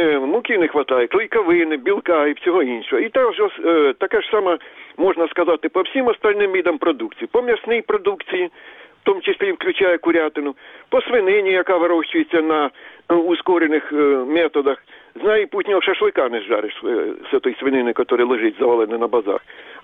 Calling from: Poltava, Poltava Oblast, Ukraine

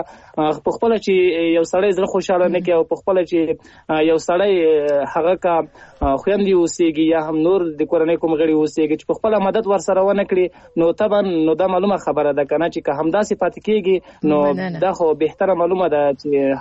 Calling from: Paktia, Afghanistan; هغه هم له پکتیا احمد خیلو څخه.

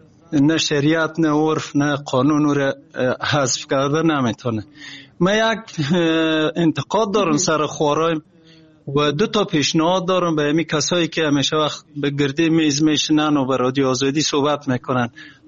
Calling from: Afghanistan; شخصی از افغانستان استم.

